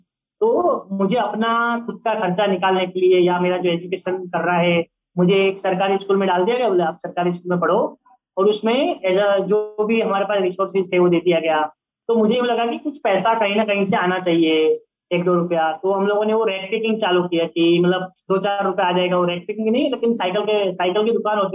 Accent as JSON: {"language": "Hindi", "country": "Nepal", "tie": "born or raised there", "said": "तो मेरा जो होम टाउन है वो नेपाल है और वहाँ पे अभी भी मतलब 2021 में भी लाइट नहीं है, इलेक्ट्रिसिटी नहीं है, अच्छे रोड नहीं है"}